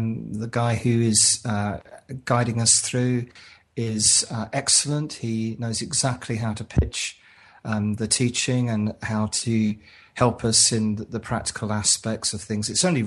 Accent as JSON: {"language": "English", "town": "Bedford", "region": "East of England", "country": "United Kingdom", "said": "I come from Bedford"}